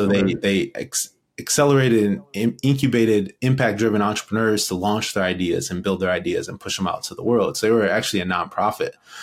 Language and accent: English; Cleveland, Ohio, United States; my memory was, you know … growing up in Cleveland and the violence and the gangs and the prison and, you know, just the poverty and all of that.